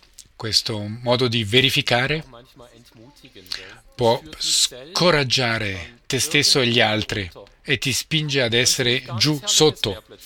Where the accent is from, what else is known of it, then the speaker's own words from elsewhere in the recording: Romania; also born or lived in Germany; now in Switzerland; Io sono cresciuto in Romania, ho vissuto in Svizzera, adesso in Germania, adesso vivo in Svizzera.